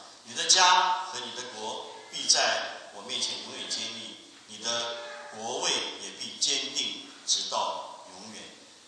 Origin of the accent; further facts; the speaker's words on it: China; 后裔哈，在我们中国人呢，第一个 观念，这个后裔绝对不会是一个